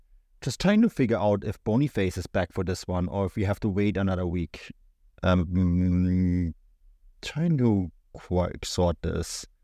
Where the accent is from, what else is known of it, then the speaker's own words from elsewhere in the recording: Germany; Even as a kid growing up in Germany, I hated the Sundays because you have all that free time to do stuff, right?